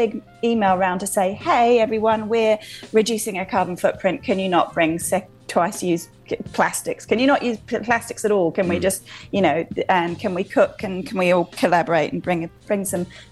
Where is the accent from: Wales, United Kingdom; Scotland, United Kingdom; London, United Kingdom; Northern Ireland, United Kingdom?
London, United Kingdom; I'm in London. Yes, I was very London's my hometown.